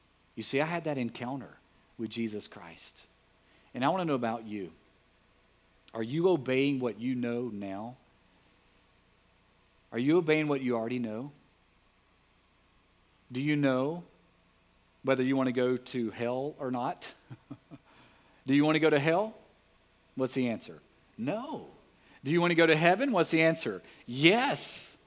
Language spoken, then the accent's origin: English; Alexandria, Louisiana, United States; I remember growing up in Alexandria, Louisiana.